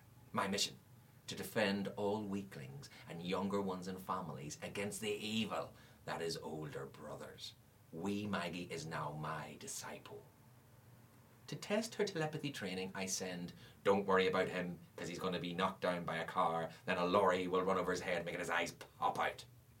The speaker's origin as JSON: {"language": "English", "town": "Belfast", "region": "Northern Ireland", "country": "United Kingdom", "tie": "born or raised there", "said": "I grew up in Belfast. I was born in 1968"}